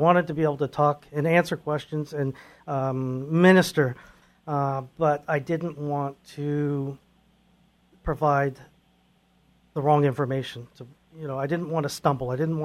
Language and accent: English; California, United States; Real quick background. I am originally from California.